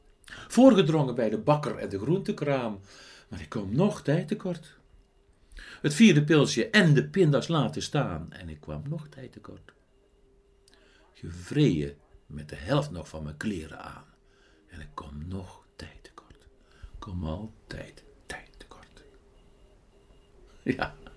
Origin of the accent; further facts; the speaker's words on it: Heeswijk-Dinter, North Brabant, Netherlands; also born or lived in Tilburg / Vught; geboren en getogen in Heeswijk-Dinter. Ik ben een Heeswijkenaar. En van heel mijn leven heb ik 6 jaar ergens anders gewoond. 1 jaar in Tilburg en 5 jaar in Vught. En anders altijd hier, lekker in Heeswijk.